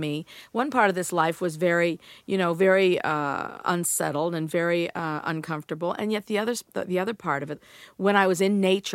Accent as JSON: {"language": "English", "region": "Hawaii", "country": "United States", "tie": "born or raised there", "said": "It was a series of old barracks that had been used in to house soldiers in the Second World War, and it had been converted to civilian housing."}